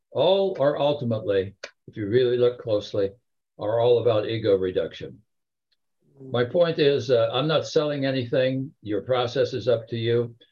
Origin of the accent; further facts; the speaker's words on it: Connecticut, United States; As you see, I'm from Connecticut.